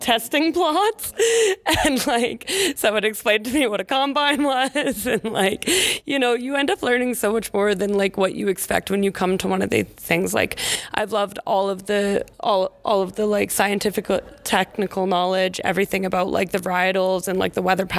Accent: Calgary, Alberta, Canada; I'm from Calgary, Alberta.

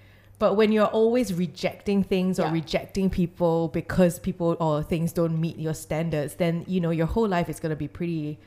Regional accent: Singapore; growing up in Singapore, there is a bit of a disdain for mistakes and weakness, and we tend to really be pretty perfectionistic in our society.

